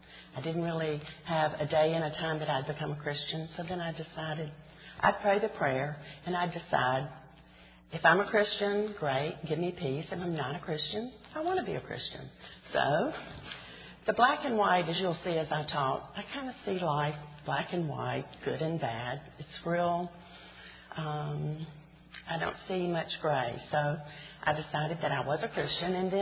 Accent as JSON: {"language": "English", "town": "Birmingham", "region": "Alabama", "country": "United States", "tie": "born or raised there", "said": "I'm from Birmingham, and I've always lived here. I went to college, and other than the 4 years that I was away at school, I've been in Birmingham."}